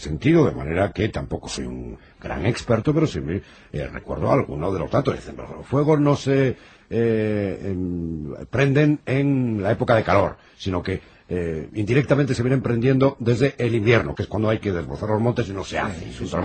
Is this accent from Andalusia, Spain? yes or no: no; Castile and León, Spain; como en mi tierra también se suceden los incendios en verano, en Sanabria